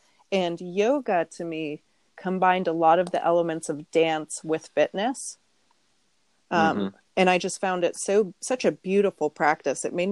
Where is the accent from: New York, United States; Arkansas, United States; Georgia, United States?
New York, United States; Rockland County. Rockland. So go across the Hudson River.